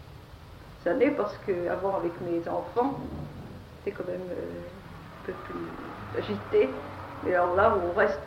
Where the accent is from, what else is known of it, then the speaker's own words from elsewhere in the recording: Orléans, Centre-Val de Loire, France; Je suis née à Orléans. Et j'ai toujours vécu